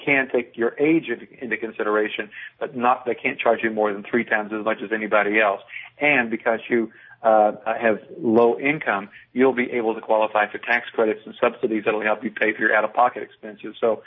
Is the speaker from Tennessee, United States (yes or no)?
yes; Tennessee, United States; I'm from Tennessee.